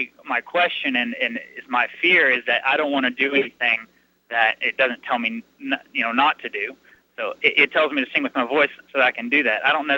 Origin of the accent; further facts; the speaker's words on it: Italy; also born or lived in Greece; I grew up in Italy and in Greece, and so I've grown up and been able to visit churches that use instruments such as the organ